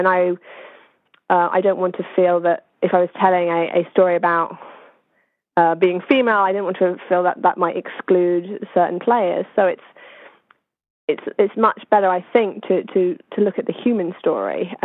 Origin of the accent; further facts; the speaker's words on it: United Kingdom; So being British certainly helped there.